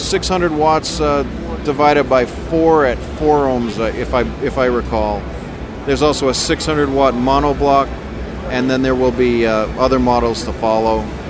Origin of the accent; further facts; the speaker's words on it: Ogunquit, Maine, United States; I grew up in Ogunquit, Maine, in the restaurant and nightclub business